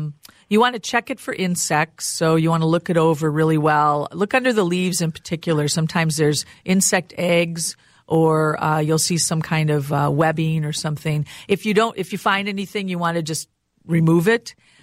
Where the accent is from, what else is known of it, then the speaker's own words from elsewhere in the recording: Rochester, United States; I grew up in Rochester, and the house I grew up in, my grandfather had built, and it was full of amazing plants.